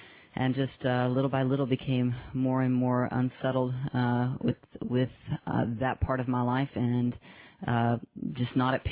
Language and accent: English; Houston, Texas, United States; Yeah, well, I grew up in Houston, and I grew up in a Christian home.